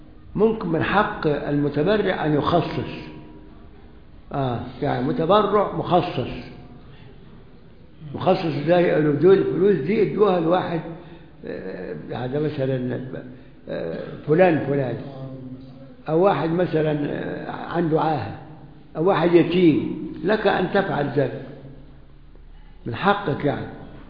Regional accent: Egypt; عندنا في مصر ناس بيضربوا الطوب بعضهم بعض

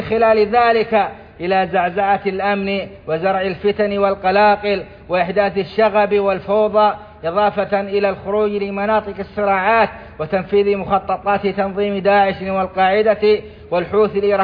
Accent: Saudi Arabia; لقد علمتم ما قامت به بلادنا السعودية

